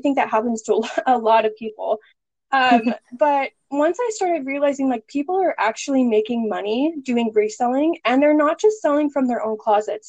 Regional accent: Oregon, United States; now in Arizona, United States; I grew up in Oregon in the Northwest, and my whole family's there, and Patrick's whole family is here in Arizona.

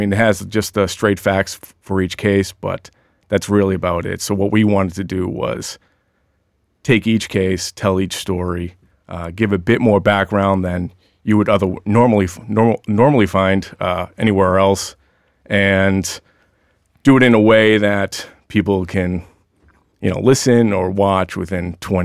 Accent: Worcester, Massachusetts, United States; Well, I'm from Worcester.

